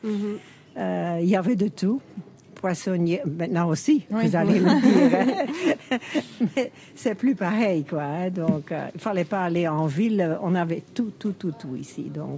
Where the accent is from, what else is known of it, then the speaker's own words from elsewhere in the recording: Asse, Flanders, Belgium; je viens de Asse, donc qui est à 11 km d'ici.